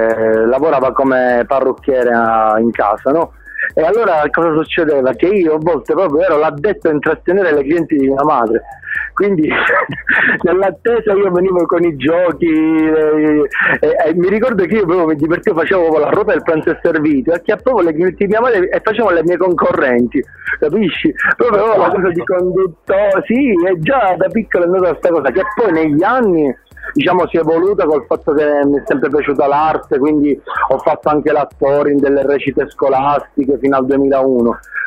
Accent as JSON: {"language": "Italian", "town": "Palermo", "region": "Sicily", "country": "Italy", "also_born_or_lived": "Lourdes", "said": "ho fatto proprio una scelta di vita, quella di voler ritornare a Palermo, di voler ritornare nella mia terra."}